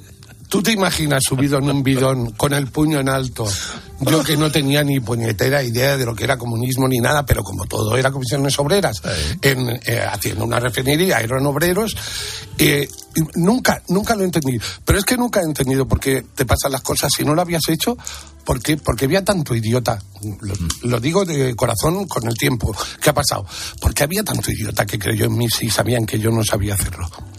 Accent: Sabadell, Catalonia, Spain; Lo que quiero es recordar desde que salí de Sabadell, hijo de un cartero y de una ama de casa, hasta tocar el cielo.

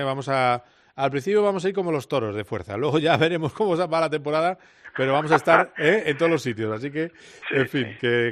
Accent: Spain; Vamos, yo como español diría

